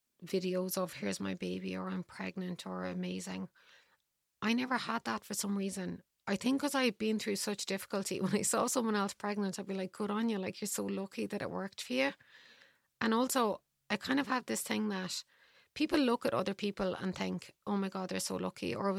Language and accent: English; Ireland; I love giving out. I love the depression. I'm Irish.